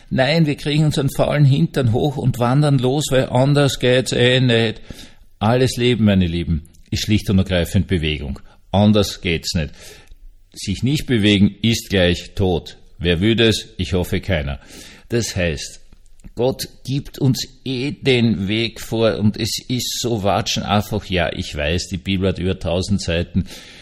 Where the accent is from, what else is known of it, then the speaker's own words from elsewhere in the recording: Vienna, Austria; ich bin Wiener